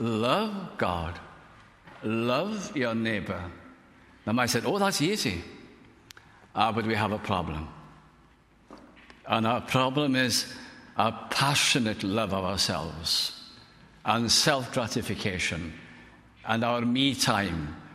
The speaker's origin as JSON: {"language": "English", "region": "North West England", "country": "United Kingdom", "tie": "born or raised there", "accent": "Lancashire", "said": "I was brought up in Lancashire, Welsh community there, but also spoke the Lancashire dialect, as my father did."}